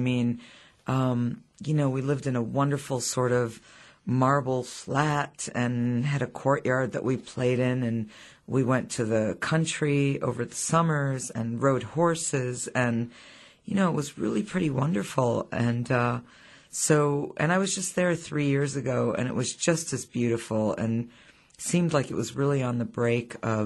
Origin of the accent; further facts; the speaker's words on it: Syria; English is a second language; moved away; my story comes from a core of not being able to speak English when I came here from Syria.